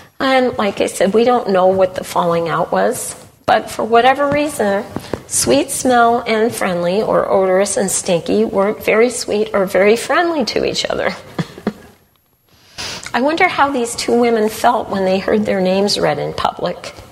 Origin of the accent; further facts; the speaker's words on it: Chicago, Illinois, United States; moved away; We grew up in Chicago, and Chicago, everything is, I don't know if I'd call it snarky, but it's sarcasm. Lots and lots of sarcasm. And we went and God put us in a very rural area in Pennsylvania.